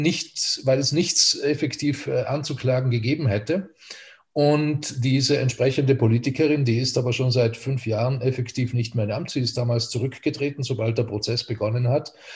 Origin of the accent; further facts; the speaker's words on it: Trentino-Alto Adige, Italy; Da wir als Südtiroler ja die Situation in Österreich nur am Rande mitbekommen, trotz ORF, den wir auch hier bei uns empfangen können.